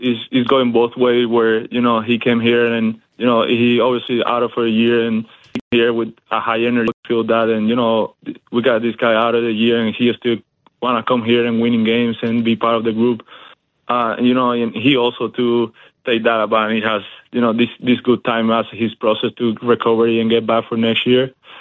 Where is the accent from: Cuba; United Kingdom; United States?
Cuba; Yeah, I mean, for sure, that was a great childhood for me. You know, watching all the city, loving the way my dad played baseball and the legend that he was for the whole city